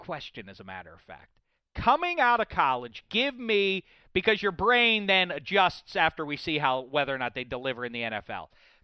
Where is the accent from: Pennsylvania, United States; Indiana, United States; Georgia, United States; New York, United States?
Pennsylvania, United States; Pittsburgh; when I'm growing up in Pittsburgh, Dan Marino, I would go to Pitt Stadium for every home game.